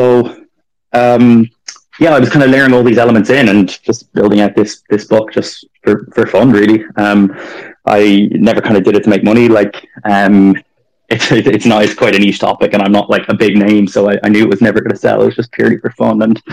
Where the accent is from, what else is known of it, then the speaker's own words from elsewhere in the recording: Ireland; I grew up in Ireland.